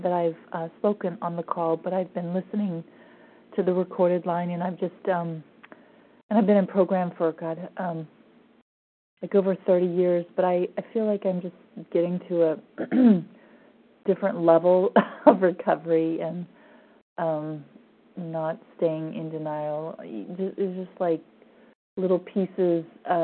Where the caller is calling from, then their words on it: California, United States; from Northern Cali